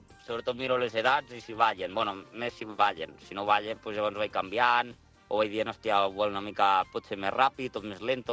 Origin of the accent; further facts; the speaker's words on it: Tremp, Catalonia, Spain; jo m'he criat per les terres de Lleida, bueno, jo soc de Tremp, soc del Pallars Jussà, però, bueno, sí, soc de la província de Lleida